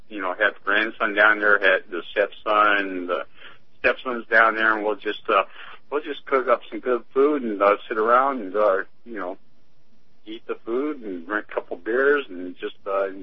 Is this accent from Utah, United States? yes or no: no; Akron, Ohio, United States; It's like I grew up here in Akron, Ohio, and in a way, some people would mark as certain areas of the city as hillbilly haven.